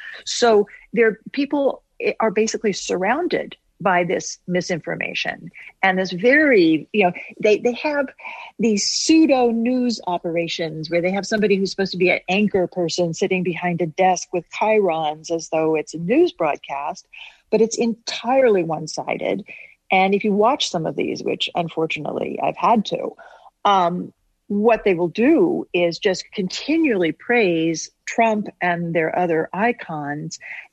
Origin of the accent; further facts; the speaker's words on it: Oklahoma, United States; I grew up in Oklahoma, And if you look at it in terms of American history, you have a disproportionate number of people in the military from the South.